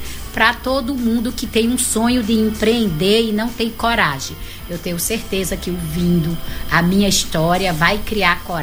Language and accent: Portuguese; Currais Novos, Rio Grande do Norte, Brazil; moved away as an adult; now in Fortaleza, Brazil; Quando eu saí de Currais Novos para chegar a uma cidade grande. Em Currais Novos eu consegui comprar um carro, montar uma equipe de vendedores.